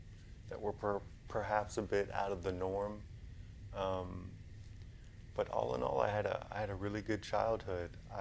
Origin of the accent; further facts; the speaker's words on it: Georgia, United States; We grew up in Gwinnett County, which is about 45 minutes east of here. And I grew up in a middle class family.